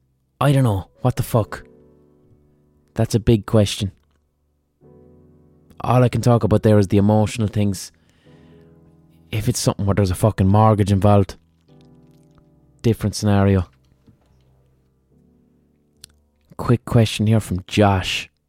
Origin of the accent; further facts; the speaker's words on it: Ireland; Obviously, 100%, I'm fucking Irish.